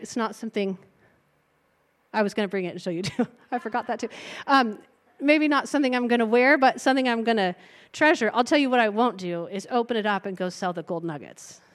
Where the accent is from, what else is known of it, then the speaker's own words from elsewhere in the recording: Oroville, California, United States; I grew up in Oroville, which is north of Sacramento. Oroville. It's a gold mining town.